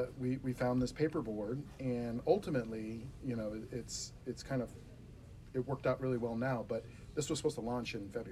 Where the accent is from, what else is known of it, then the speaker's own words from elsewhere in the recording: California, United States; In Southern California. So very close.